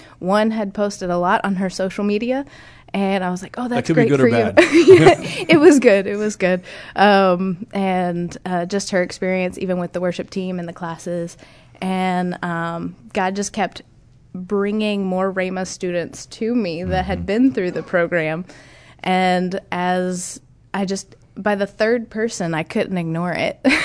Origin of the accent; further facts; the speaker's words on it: Kentucky, United States; I am from Kentucky